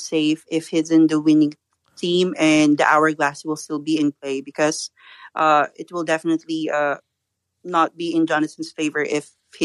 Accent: Philippines; I'm from the Philippines.

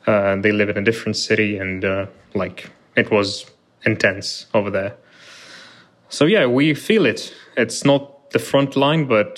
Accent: Ukraine; I'm from Ukraine.

